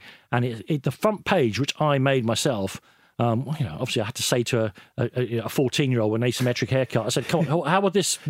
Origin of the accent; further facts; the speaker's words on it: Ireland; I'm Irish.